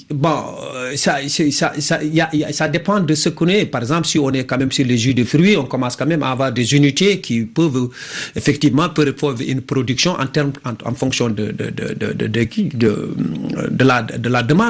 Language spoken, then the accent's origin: French; Saint-Louis, Senegal; moi je suis originaire de la région de Saint-Louis